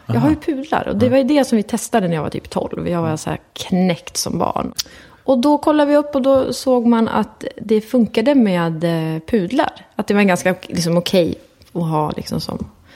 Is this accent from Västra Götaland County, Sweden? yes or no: no; Strömsholm, Västmanland County, Sweden; also born or lived in Västerås; Ja, jag är uppväxt med dem i Strömsholm. Och samtidigt som vi flyttade till Västerås när jag var runt 14-15